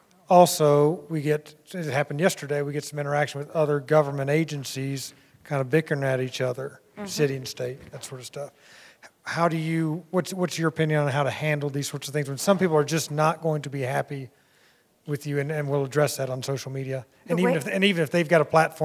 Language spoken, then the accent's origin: English; Alabama, United States; they used the word oppression, and I'm from Alabama